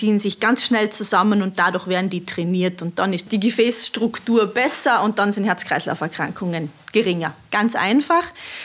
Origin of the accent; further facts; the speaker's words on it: Tyrol, Austria; bei uns in Tirol